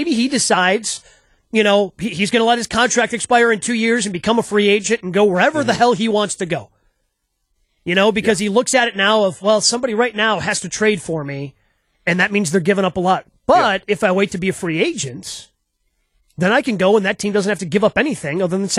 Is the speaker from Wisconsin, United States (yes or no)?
yes; Horicon, Wisconsin, United States; I grew up in Horicon, Wisconsin. You couldn't be any further away from the Orlando Magic.